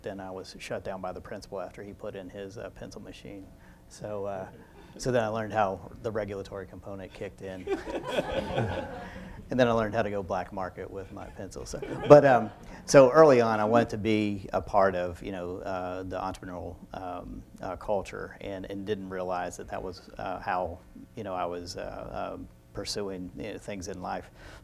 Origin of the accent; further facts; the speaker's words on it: Williamson, West Virginia, United States; I grew up in Williamson, West Virginia, where I'm at now. And, you know, growing up in a small town with, you know, core community values